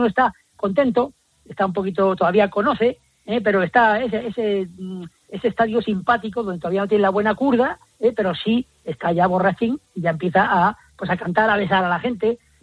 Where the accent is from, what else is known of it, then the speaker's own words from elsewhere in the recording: Spain; yo, como tantos españoles